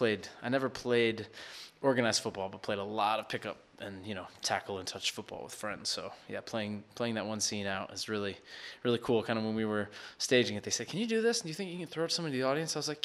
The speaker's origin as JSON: {"language": "English", "region": "New York", "country": "United States", "tie": "born or raised there", "said": "My teams are the Yankees. Growing up in New York, Yankees, but that's kind of my only New York allegiance."}